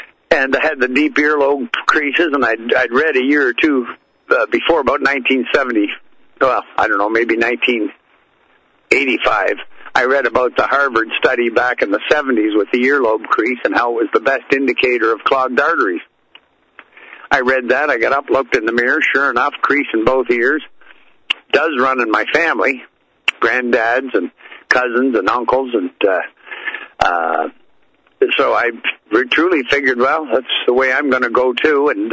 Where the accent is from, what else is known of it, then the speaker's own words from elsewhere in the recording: Canada; I'm up here on the north shore of Lake Erie, one of the Great Lakes. I'm Canadian.